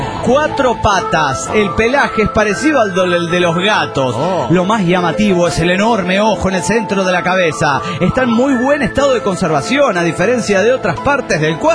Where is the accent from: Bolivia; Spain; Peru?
Bolivia; Cochabamba; de Cochabamba, Bolivia.